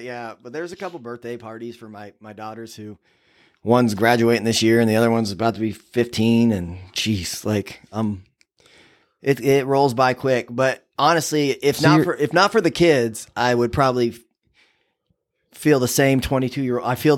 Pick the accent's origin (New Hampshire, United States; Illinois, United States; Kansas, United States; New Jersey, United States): Illinois, United States; Maroa; he knew the owner of the bar in my small town. I grew up in Moroa, Illinois.